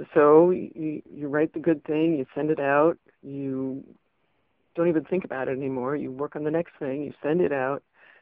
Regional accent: Massachusetts, United States; moved away as an adult; also born or lived in Richmond, Indiana; It's about when I moved from Massachusetts, where I'm from, to East Central Indiana and took a job in a rose growing greenhouse.

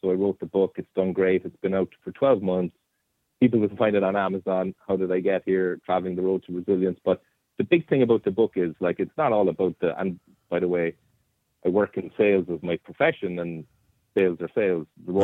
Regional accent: Ireland; I wanted to know about my life … you know, growing up in Ireland.

